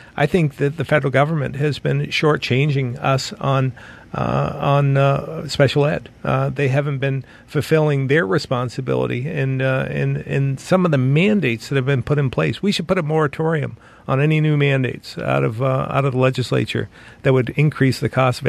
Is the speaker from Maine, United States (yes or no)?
no; Barre, Vermont, United States; I grew up in Barrie, and when you growing up in Barrie, we have an incredibly rich ethnic history, and it's all revolving around granite. And it's we have the French and the Italians and the Scots that all came to Barrie to craft the rock.